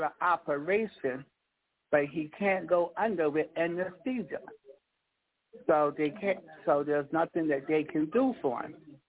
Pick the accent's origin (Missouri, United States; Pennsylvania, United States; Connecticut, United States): Connecticut, United States; New Haven; I'm from New Haven, Connecticut.